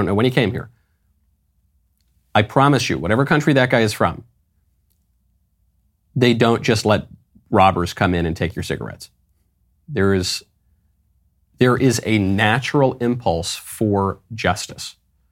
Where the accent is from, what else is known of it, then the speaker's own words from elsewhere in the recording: New York, United States; also born or lived in Los Angeles; I grew up in New York. I grew up in LA.